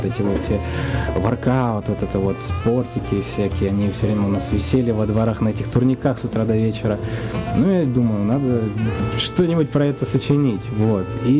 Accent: Simferopol, Crimea, Ukraine; moved away as an adult; Я родом из Крыма, из Симферополя, я там вырос. Закончил сначала университет культуры в Симферополе, а потом поехал в Москву.

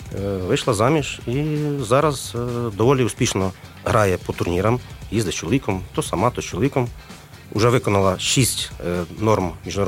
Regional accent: Mohyliv-Podilskyi, Vinnytsia Oblast, Ukraine; Взагалі-то я сам родом з Могилів-Подільську, це місто на Вінницькій області.

